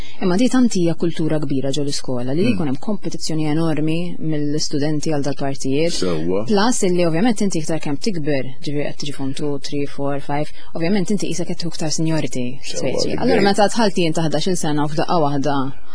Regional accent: Żebbuġ, Southern Region, Malta; Jiena biex jiena b'Zabuġa allura aħna aktar u iktar speċjalment fis-sajf ngħixu barra

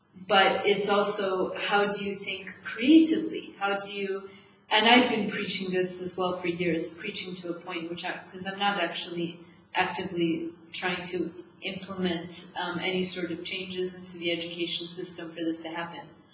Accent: United States; you're Maltese, I'm American.

